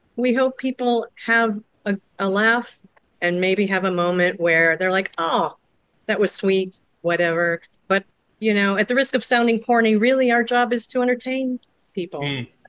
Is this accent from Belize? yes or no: no; Chicago, Illinois, United States; And I come from Chicago, where a lot of new stuff is like, new plays come from everywhere